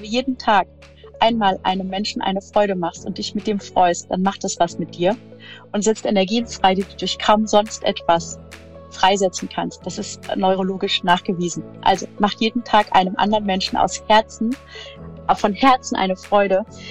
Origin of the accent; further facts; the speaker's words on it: Hesse, Germany; Örtlich, ich komme aus dem schönen Hessen und bin in der Nähe von Darmstadt aufgewachsen, wo ich auch tatsächlich jetzt immer noch lebe oder wieder lebe. Und ja, ich bin das dritte Kind einer selbstständigen Familie.